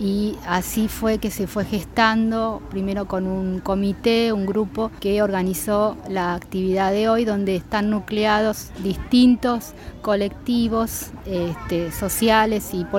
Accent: Argentina; now in Hamburg, Germany; soy argentina, resido en Hamburgo.

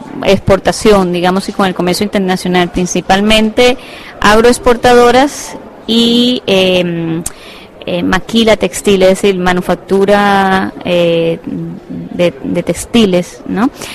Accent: Costa Rica; vengo de Costa Rica, en Centroamérica

